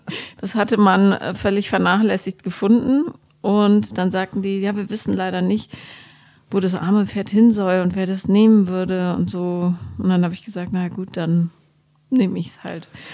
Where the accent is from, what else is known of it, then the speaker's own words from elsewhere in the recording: Munich, Bavaria, Germany; born there; also born or lived in Regensburg / Bonn / Berlin; ich bin in München geboren.